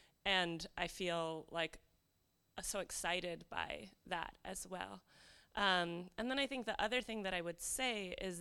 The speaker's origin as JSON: {"language": "English", "region": "New York", "country": "United States", "lives_now": "New Jersey, United States", "said": "I'm a New Yorker before I went to New Jersey."}